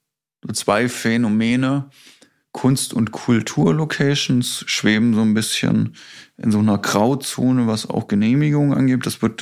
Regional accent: Kassel, Hesse, Germany; born there; Ich bin in Kassel geboren.

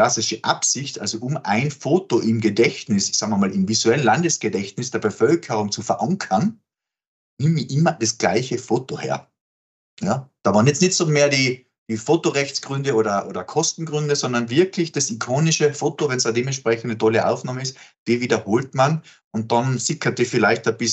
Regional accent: Linz, Upper Austria, Austria; born there; Also ich bin 1971 in Linz geboren, habe dann in Innsbruck und in New Orleans Geschichte studiert

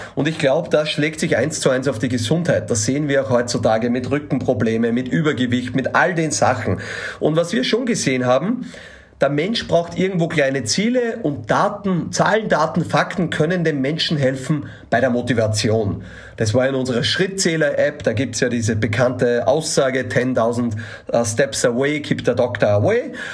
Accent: Austria; Aber man sieht, da muss man auch lästig sein, so würde ich sagen, als Österreicher.

